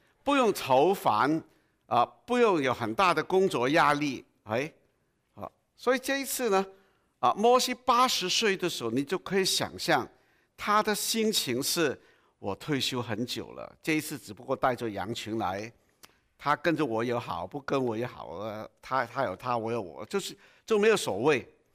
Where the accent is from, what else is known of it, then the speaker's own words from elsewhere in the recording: Hong Kong; Chinese is a second language; 对不起，我是香港人，所以我的国语。如果包容一下我的国语哈